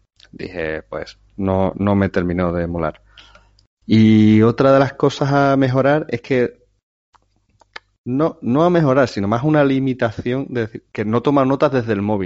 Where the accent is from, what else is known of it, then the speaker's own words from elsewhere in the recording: Spain; Somos de España todos, hablamos español todos, pero hacemos los backlogs en inglés.